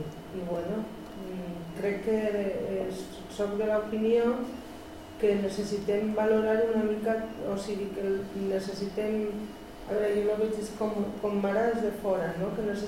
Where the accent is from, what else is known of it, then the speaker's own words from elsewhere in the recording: Valladolid, Castile and León, Spain; Soc de Valladolid i ja està.